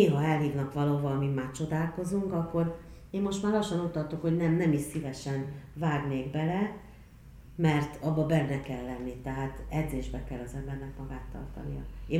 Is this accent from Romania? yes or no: yes; Romania; én székely vagyok, más nyelven nőttem föl.